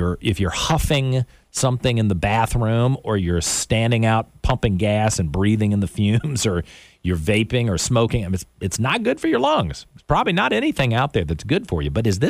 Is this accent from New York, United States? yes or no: no; Richmond, Virginia, United States; I'm from Richmond, and Richmond was built by Philip Morris and tobacco.